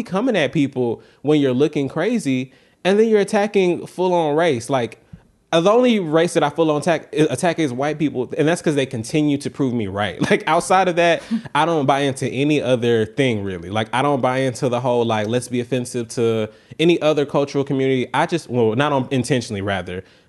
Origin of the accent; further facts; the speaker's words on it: the South, United States; But I'm from the South